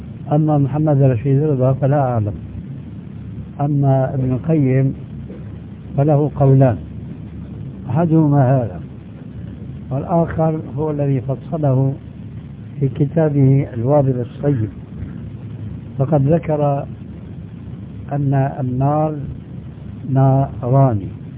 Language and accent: Arabic; Syria; وكما يقولون عندنا في الشام بلا طول سيرة